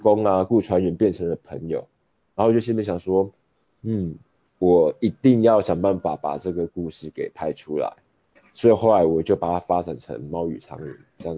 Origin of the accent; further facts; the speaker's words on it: Kaohsiung, Taiwan; 那因为我是高雄人，那我其实从小到大在高雄长大